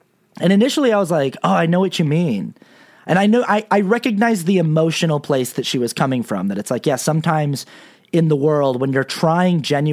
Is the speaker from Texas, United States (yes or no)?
no; Salt Lake City, Utah, United States; I watch that show sometimes because I'm from Salt Lake City and like that's the only Real Housewives show I watch.